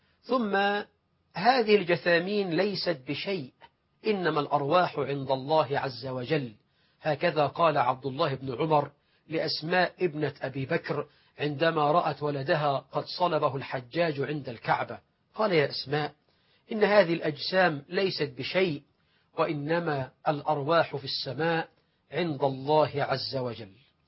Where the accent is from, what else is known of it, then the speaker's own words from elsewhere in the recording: Egypt; بلدنا مصر